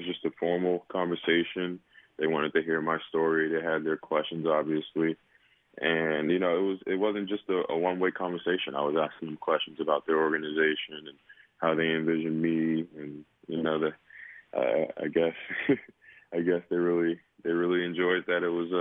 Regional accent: Harlem, New York, United States; Obviously, Harlem shaped who I was as a young man growing up in Harlem.

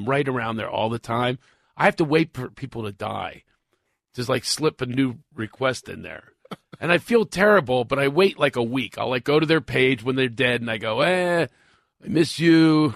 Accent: Philadelphia, Pennsylvania, United States; If I was homeless, I'm from Philadelphia.

